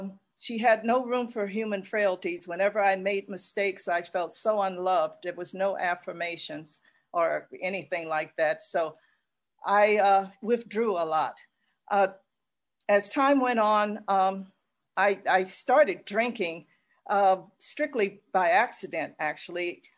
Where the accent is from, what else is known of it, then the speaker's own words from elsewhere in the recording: Chicago, Illinois, United States; born there; I'm an only child. I was born in Chicago to two people who, it was a very, very confusing household.